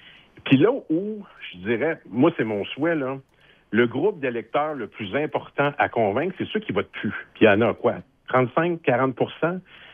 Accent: Matane, Quebec, Canada; je viens de Matane, là, c'est la ville d'Alain Côté.

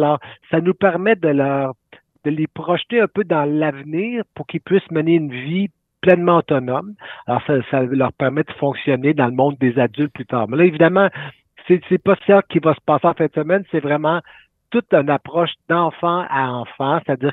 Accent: Sherbrooke, Quebec, Canada; Ben oui, moi je viens de la région de Sherbrooke, on vivait sur la ferme, mes parents, mes sœurs et moi

